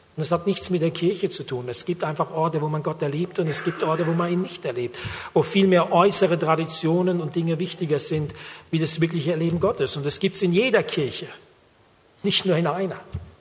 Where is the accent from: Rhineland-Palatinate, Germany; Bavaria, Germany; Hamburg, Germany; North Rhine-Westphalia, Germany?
Rhineland-Palatinate, Germany; ich komme aus der Pfalz, südliche Weinstraße, dort gibt es viele Weinberge.